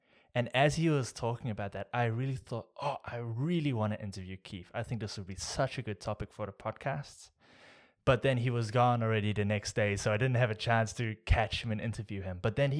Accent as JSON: {"language": "English", "country": "New Zealand", "said": "He's actually a New Zealander, which I'm very excited about as a New Zealander myself."}